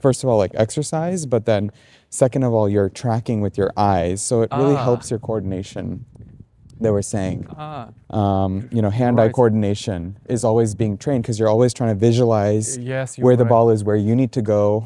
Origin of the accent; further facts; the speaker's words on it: Austin, Texas, United States; It's I'm from Austin and we have a river as well.